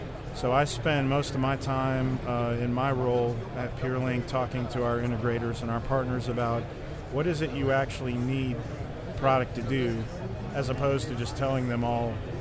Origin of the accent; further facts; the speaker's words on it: Atlanta, Georgia, United States; Well, I'm from Atlanta, Georgia.